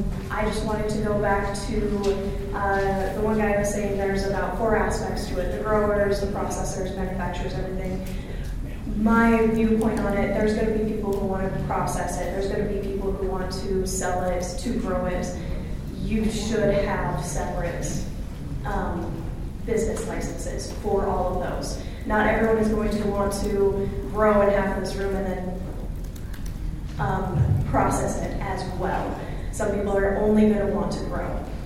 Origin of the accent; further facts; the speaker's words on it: Utah, United States; I'm from Utah County. The zoning there is horrendous.